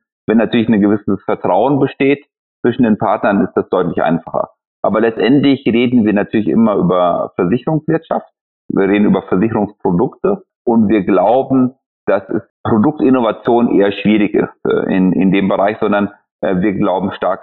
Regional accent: Switzerland; Als Schweizer

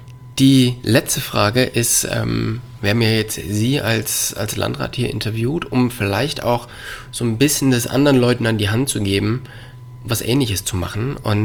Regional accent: North Rhine-Westphalia, Germany; Also ich komme ja auch eher aus dem Kölner Raum

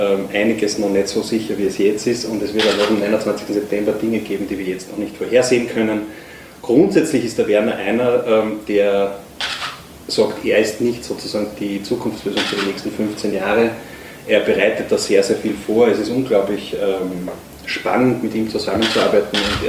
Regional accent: Upper Austria, Austria; Jetzt komme ich aus Oberösterreich

